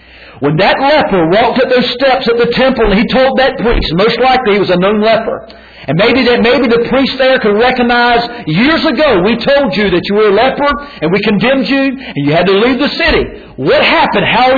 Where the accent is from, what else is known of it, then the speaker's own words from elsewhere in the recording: North Carolina, United States; I know I'm up here from North Carolina, and I'll mess them all up.